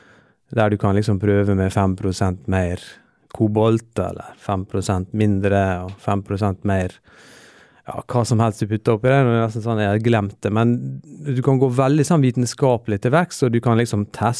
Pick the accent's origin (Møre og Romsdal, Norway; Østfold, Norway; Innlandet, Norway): Møre og Romsdal, Norway; Ålesund; Jeg kommer jo fra Ålesund